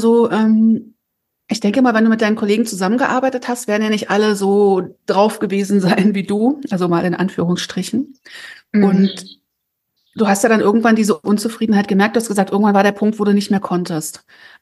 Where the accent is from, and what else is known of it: Germany